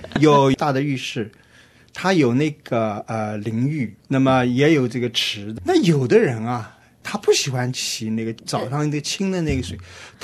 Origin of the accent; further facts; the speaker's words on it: China; now in Australia; 他说这个我们中国人啊，这个卫生习惯怎么不行啊